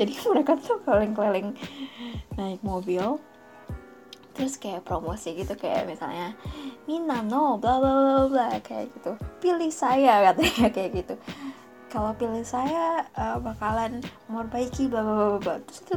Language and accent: Indonesian; Jakarta, Indonesia; Terus gue bahagia banget sebagai anak Jakarta, gue ngerasa wah, inilah yang namanya kota gitu kan